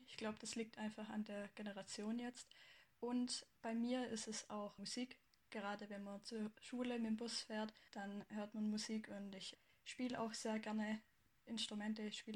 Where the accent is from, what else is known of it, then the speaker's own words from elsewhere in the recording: Baden-Württemberg, Germany; ich bin 18 Jahre alt, ich schreibe dieses Jahr mein Abitur und ich komme aus Baden-Württemberg.